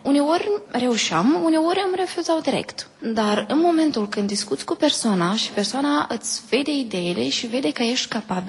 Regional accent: Moldova; vin din Republica Moldova

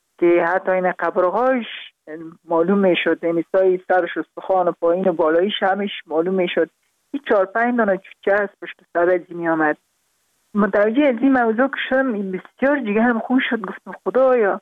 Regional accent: Parwan, Afghanistan; also born or lived in Kabul; در خود شهر کابل به دنیا آمدیم، من از پروان هستم.

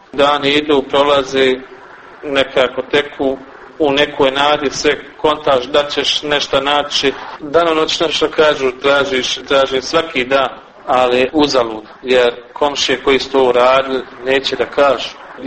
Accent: Goražde, Federation of Bosnia and Herzegovina, Bosnia & Herzegovina; born there

